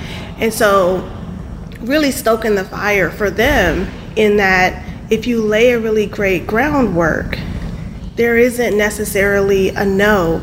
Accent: Cleveland, Ohio, United States; now in St. Louis, United States; No, I'm from Cleveland, Ohio.

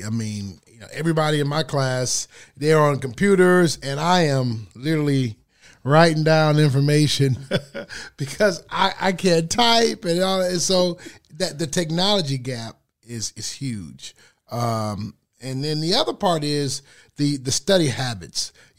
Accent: Detroit, Michigan, United States; from Detroit, I'm a senior.

